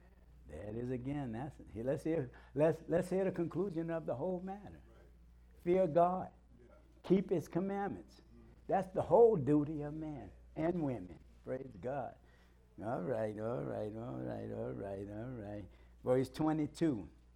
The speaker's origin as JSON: {"language": "English", "region": "the South", "country": "United States", "accent": "southern", "said": "That's my southern accent."}